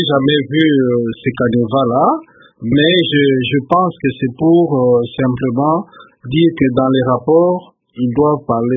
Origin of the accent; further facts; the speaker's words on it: Goma, North Kivu, DR Congo; also born or lived in Bukavu; Moi-même, je viens de Goma, j'étais aussi à Bukavu.